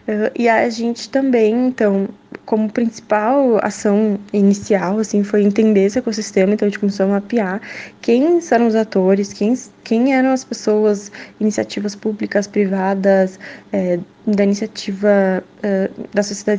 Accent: Rio Grande do Sul, Brazil; porque como gaúchos a gente estava sentindo que a cidade está vivendo um dos maiores índices de violência

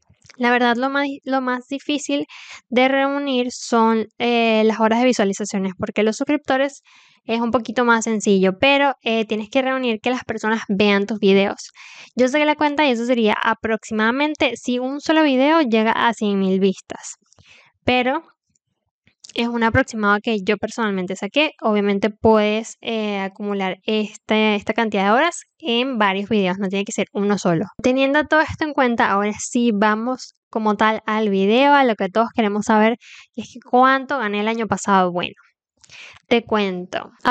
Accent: Venezuela; yo soy de Venezuela por si no sabías, es decir, estoy en Latinoamérica.

